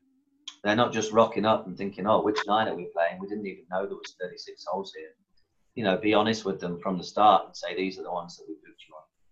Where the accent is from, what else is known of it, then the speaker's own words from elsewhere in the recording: Stoke-on-Trent, West Midlands, United Kingdom; now in Thailand; I'm from Stoke-on-Trent in England. I've never had a caddy in my life before I came to Thailand.